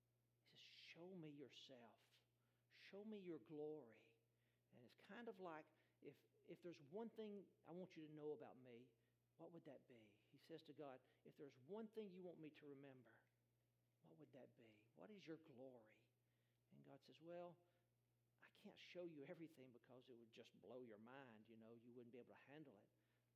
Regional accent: Alabama, United States; Now, you may have heard I'm from Alabama, and I'm an Alabama fan.

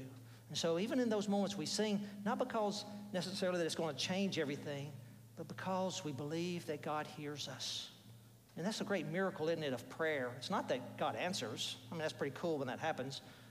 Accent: Alabama, United States; It's kind of like, I'm from Alabama, and I'm an Alabama fan, so I know a little bit more about football championships than people from Kentucky.

